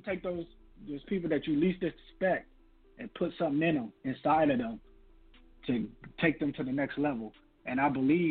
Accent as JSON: {"language": "English", "town": "Toledo", "region": "Ohio", "country": "United States", "tie": "born or raised there", "said": "I was born and raised in Toledo, Ohio. Yep. Grew up in foster care."}